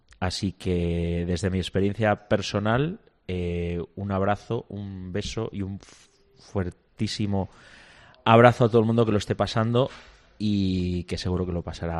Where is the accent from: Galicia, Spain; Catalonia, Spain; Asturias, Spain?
Asturias, Spain; now in Valladolid, Spain; yo no soy de Valladolid, yo soy asturiano